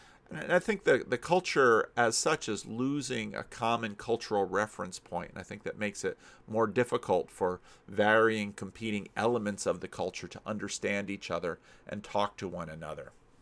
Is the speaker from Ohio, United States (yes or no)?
no; New Jersey, United States; When I was growing up in the East Coast of the United States, whenever there was a snowfall in New Jersey, we would all get out there and shovel each other's yards.